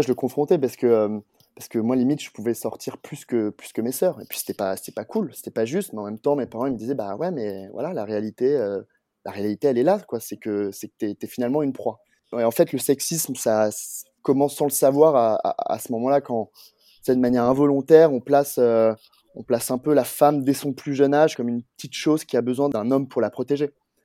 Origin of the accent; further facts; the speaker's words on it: Paris, Île-de-France, France; moved away as an adult; j'ai 27 ans. J'ai fait mon collège et lycée en internat, mais sinon je suis parisien. À la fin de mon baccalauréat, je suis parti vivre à Montréal pour mes études.